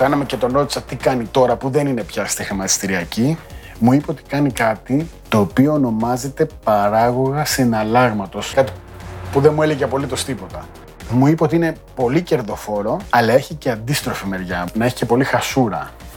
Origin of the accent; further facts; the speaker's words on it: Kalamata, Peloponnese, Greece; moved away as an adult; now in Athens, Greece; Αναγκαστικά έφυγα από την Καλαμάτα και πήγα στην Αθήνα.